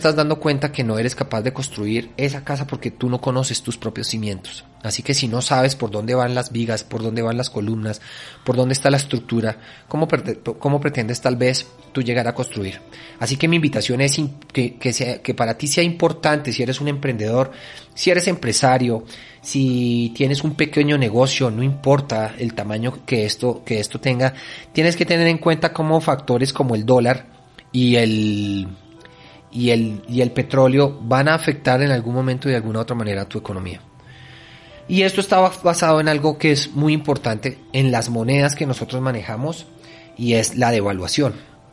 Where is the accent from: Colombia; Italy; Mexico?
Colombia; para los que me están escuchando en Colombia, que es de donde yo soy